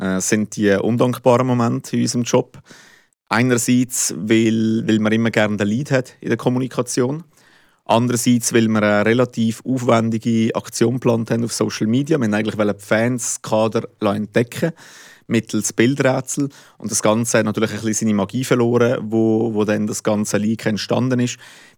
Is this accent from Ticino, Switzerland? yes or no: yes; Ticino, Switzerland; now in Fribourg, Switzerland; Seit 12 Jahren in Fribourg, in der Stadt. Ursprünglich komme ich aus dem Tessin. Und ich bin in Fribourg gekommen für ein Studium.